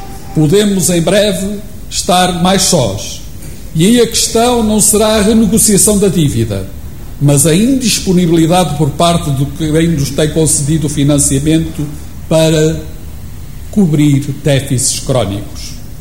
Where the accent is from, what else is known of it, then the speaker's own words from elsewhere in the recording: Ovar, Aveiro, Portugal; Ovar é a minha terra, dotada de gente com capacidade para edificar um futuro melhor.